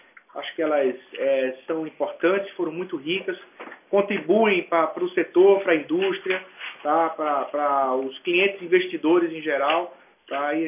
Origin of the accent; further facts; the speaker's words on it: Northeast Region, Brazil; minhas origens são lá por cima, né? Eu sou nordestino e comecei minha carreira em 86 lá na região.